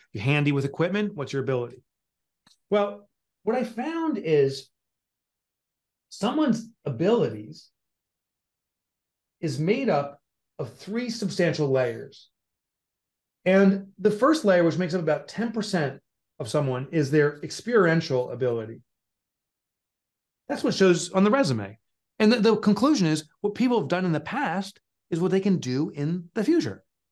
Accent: Northeast, United States; I'm from the Northeast.

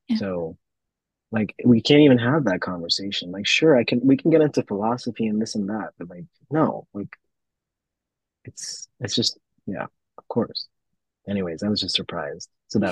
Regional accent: Chile; English is a second language; I'm pretty mixed. I grew up in Chile.

